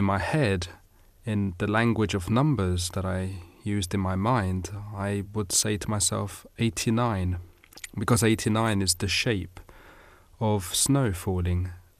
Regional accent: London, United Kingdom; I was born in Britain, raised in London. Both my parents spoke English, only English at home.

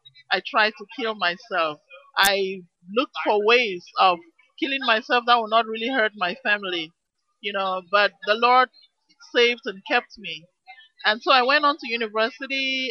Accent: Cameroon; I was born and I grew up in Cameroon.

